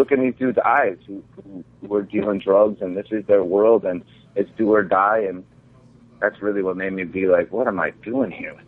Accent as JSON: {"language": "English", "town": "Chicago", "region": "Illinois", "country": "United States", "tie": "born or raised there", "said": "I mean, I grew up in Chicago and I was a graffiti writer"}